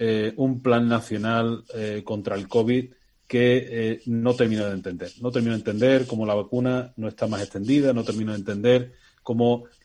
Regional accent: Málaga, Andalusia, Spain; yo particularmente como ciudadano malagueño

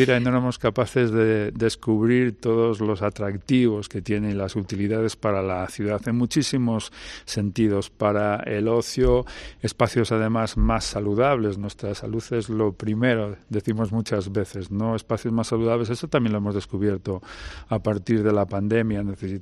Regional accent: Castile and León, Spain; Parece mentira que aquí en Salamanca eso sea tema de conversación diario. Yo, como soy de la Armuña, sobre las lentejas y los garbanzos siempre se había hablado, y sobre el trigo y la cebada, ¿no?

